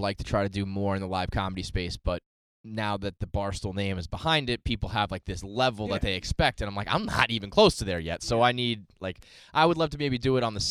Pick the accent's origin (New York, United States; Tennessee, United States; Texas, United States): New York, United States; like I grew up in New York. I had high school. It was Guido's.